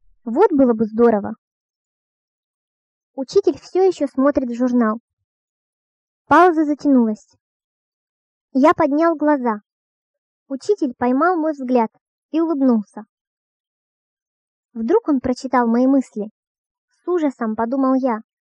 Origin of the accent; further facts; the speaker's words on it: Uglich, Yaroslavl Oblast, Russia; moved away; И с тех пор, как мы уехали из Углича, прошло 32 года. В прошлом году я решила поехать в Углич и обязательно наяву дойти до собора, до школы, до того трепетного счастья, которое столько лет снилось.